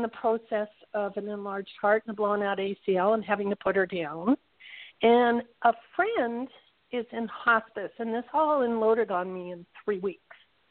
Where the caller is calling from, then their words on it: Pahrump, Nevada, United States; from Pahrump. How are you guys doing?